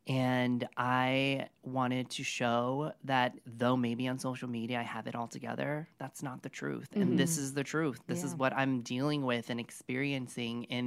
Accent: New York, United States; being a New Yorker who was very independent all of my life and having to depend on my parents.

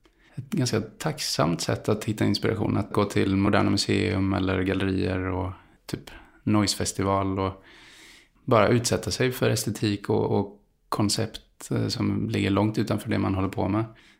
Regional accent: Gothenburg, Västra Götaland County, Sweden; Jag växte upp i Hammarkullen och när jag var 7 så flyttade vi till Landalabergen som inte är en förort alls.

